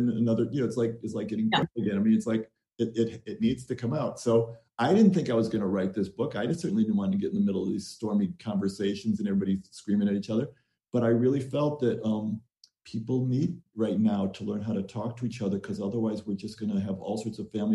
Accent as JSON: {"language": "English", "town": "Detroit", "region": "Michigan", "country": "United States", "tie": "born or raised there", "said": "So I know growing up in Detroit, in a fairly safe, you know, country"}